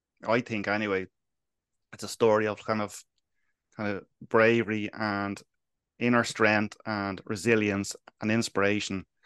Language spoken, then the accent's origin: English; Dublin, Leinster, Ireland; growing up in Dublin, like myself